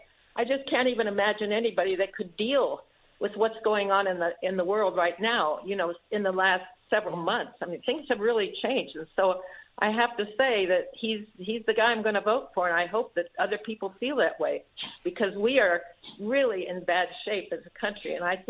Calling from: Las Cruces, New Mexico, United States; I'm calling from Las Cruces, which is approximately 42 miles from the Mexican border.

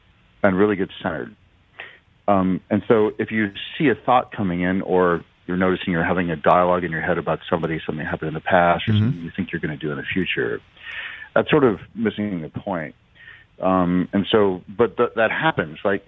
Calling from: Seattle, Washington, United States; I'm coming in from Seattle.

